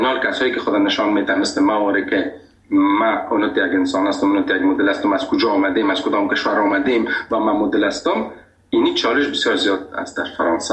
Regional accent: Afghanistan; گفتم از افغانستان.

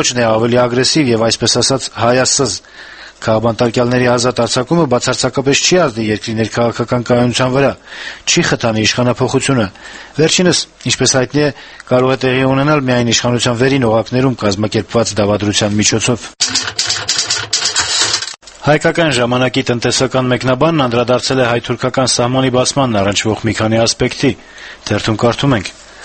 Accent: Karabakh, Azerbaijan; Գիտեք, անշուշտ ես արցախցի եմ

